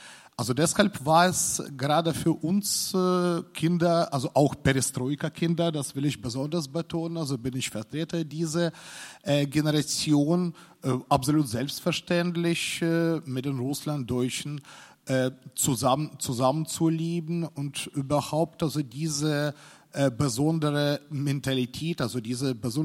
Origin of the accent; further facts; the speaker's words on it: Odesa, Odesa Oblast, Ukraine; so bin ich selber keine Russlanddeutsche Herkunft, aber ich bin in Odessa in die Welt gekommen und da groß geworden.